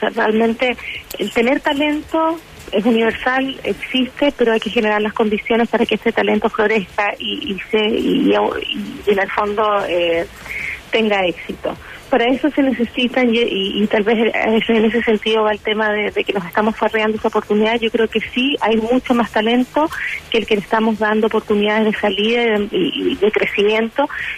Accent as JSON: {"language": "Spanish", "country": "Chile", "lives_now": "United States", "said": "yo soy chilena, a pesar de que vivo en Estados Unidos, sigo con el corazón puesto allá."}